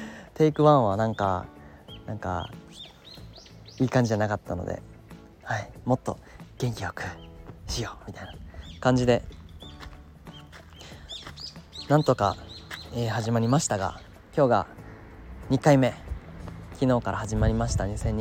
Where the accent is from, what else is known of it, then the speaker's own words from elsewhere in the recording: Nagano, Japan; 僕は長野県出身の28歳です。